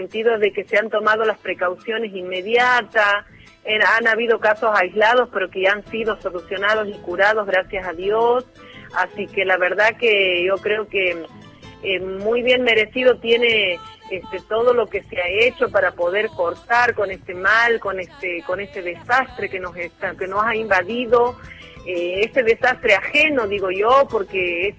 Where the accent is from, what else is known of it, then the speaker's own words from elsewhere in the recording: Argentina; como hermanos argentinos